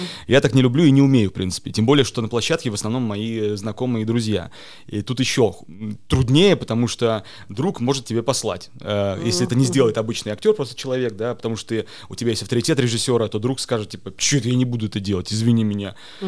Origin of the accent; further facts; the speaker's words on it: Kohtla-Järve, Ida-Viru County, Estonia; also born or lived in Narva / Russia; я вырос, я и родился в Нарве, и вырос в Кохлоярве, потом уже уехал отсюда и жил в России, потом вернулся, потом уехал, потом вернулся.